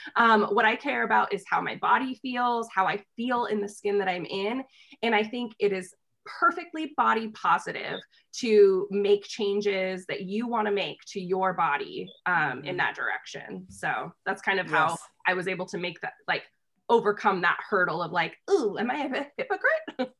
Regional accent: United States; it stung a bit, let's be honest, because I'm from the United States

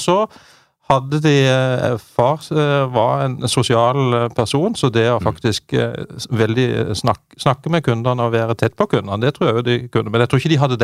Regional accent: Mandal, Agder, Norway; Nei, altså, født og oppvokst i Mandal i Vest-Agder, i Bjelland. Lita bygd der.

